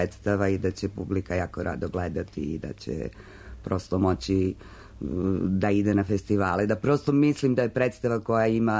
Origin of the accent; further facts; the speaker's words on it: Novi Sad, Vojvodina, Serbia; born there; Ja sam rođena u Novom Sadu i prosto sam se vratila tamo